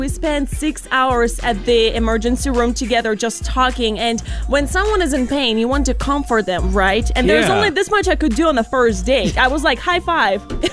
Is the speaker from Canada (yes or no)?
no; Russia; I love ice. I love snow. I'm from Russia. Let's go.